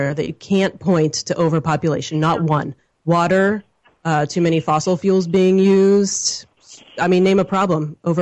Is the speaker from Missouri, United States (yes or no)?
no; New Castle, Pennsylvania, United States; also born or lived in Los Angeles, United States; And I had the opportunity to move back to my hometown in Newcastle, Pennsylvania, where we're surrounded by fracking. And people said, why would you leave the eco-friendly people in LA?